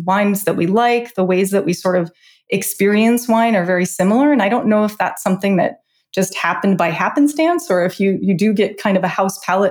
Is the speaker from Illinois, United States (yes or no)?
yes; Chicago, Illinois, United States; For me, I grew up in Chicago, went to school on the East Coast, really wanted to do food, wine, and travel as my sort of vocation.